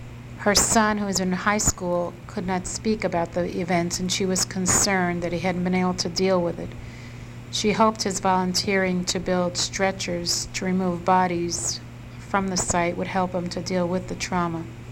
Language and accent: English; New York City, New York, United States; I'm originally from New York City. It took me a week before my telephone calls went through to family and friends.